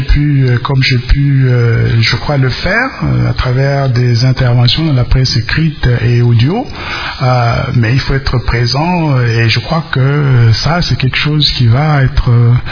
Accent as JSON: {"language": "French", "country": "DR Congo", "said": "je reviens d'abord pour être présent parmi les miens, les 70 millions de Congolais qui sont chez nous en République démocratique du Congo."}